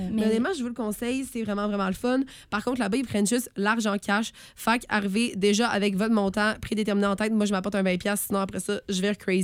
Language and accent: French; Sherbrooke, Quebec, Canada; moi, je viens de Sherbrooke. Je suis une Sherbrookoise dans le sang, j'ai ça dans l'âme.